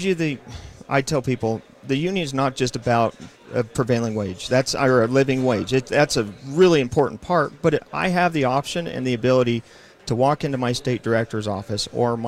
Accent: Idaho, United States; And I grew up in Boise County, so it's been a little niche of mine that I feel for these people because I grew up in that area.

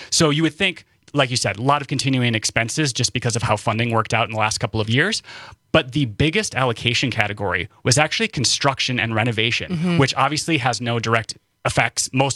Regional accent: Wisconsin, United States; I'm from Northern Wisconsin. Like, come on.

